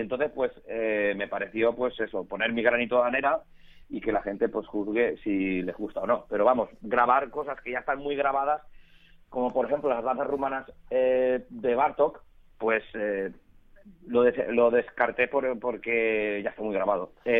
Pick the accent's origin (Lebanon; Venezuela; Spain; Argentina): Spain; Valencia, Valencian Community; pues yo soy de Valencia